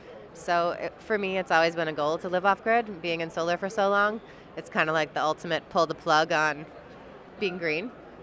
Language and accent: English; Maine, United States; now in Hawaii, United States; I grew up in Maine, so I was running in the forest and by the sea all the time.